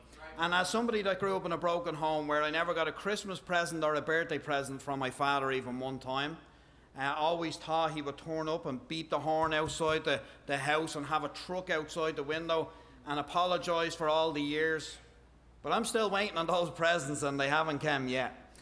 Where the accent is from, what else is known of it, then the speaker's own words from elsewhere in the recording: Ireland; So I grew up in Ireland, and growing up, I grew up in a broken home.